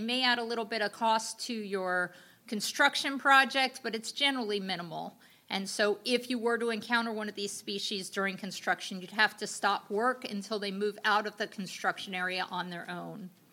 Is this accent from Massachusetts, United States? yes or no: no; Florida, United States; I'm from South Florida, and a lot of the project examples I have in here are South Florida and the Caribbean.